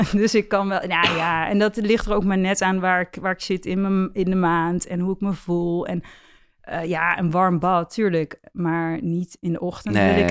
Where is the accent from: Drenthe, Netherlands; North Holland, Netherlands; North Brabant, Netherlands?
North Brabant, Netherlands; ik kom uit Brabant.